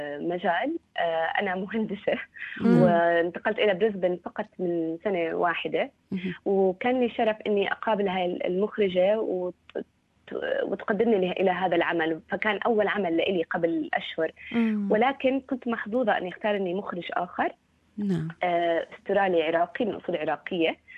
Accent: Palestine; ولكن بشكل عام كفلسطينية وكعربية

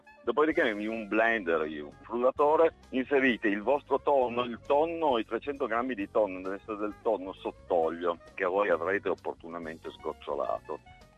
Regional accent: Piedmont, Italy; Io sono originario del Piemonte, sono piemontese

